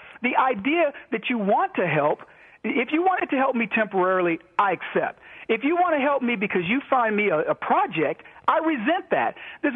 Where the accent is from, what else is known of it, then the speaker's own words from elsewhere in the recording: Brady, Texas, United States; I grew up in a little town called Brady in that racist southern town of Texas, you know, southern enclave